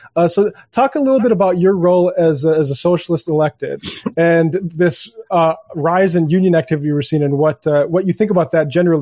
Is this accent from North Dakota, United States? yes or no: yes; North Dakota, United States; I'm from North Dakota.